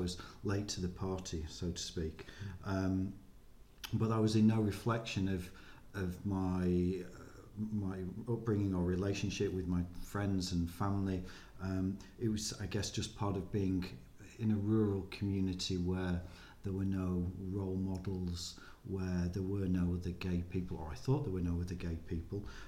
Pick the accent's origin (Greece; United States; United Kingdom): United Kingdom; North West England; But I was brought up in the Lake District, which was a wonderful an idyllic childhood